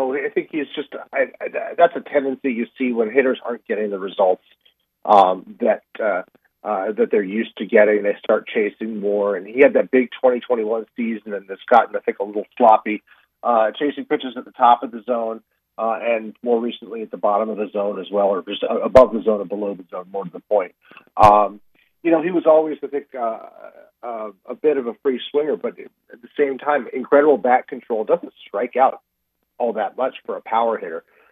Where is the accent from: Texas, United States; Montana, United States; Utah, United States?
Utah, United States; Salt Lake City; I'm from Salt Lake originally, and anytime that's in the news baseball-wise, it kind of perks my interest.